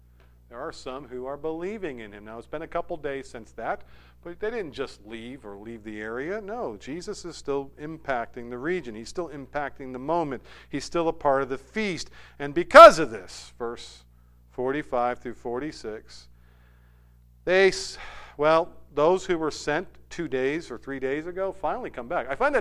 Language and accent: English; New Hampshire, United States; I'm through and through a New Hampshireite. I grew up in New England, and I claim New England. But let's face it, when I claim home, it's New Hampshire, right?